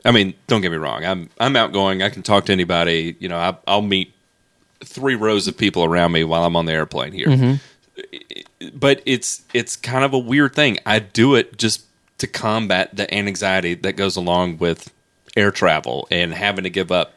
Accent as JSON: {"language": "English", "town": "Memphis", "region": "Tennessee", "country": "United States", "tie": "born or raised there", "also_born_or_lived": "Mississippi", "said": "Yeah, really, I'm from Memphis. You know, I went to school my entire life in Memphis. Originally, I lived for a period of time in Mississippi, and small area there, Eudora, Walls"}